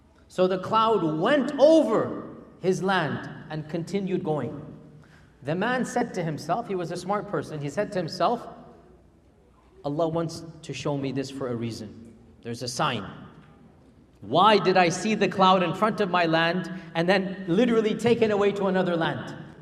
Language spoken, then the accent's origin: English; Houston, Texas, United States; born there; my parents came here and I was born in Houston, Texas, rather than being born in a refugee camp in Bangladesh or Kashmir.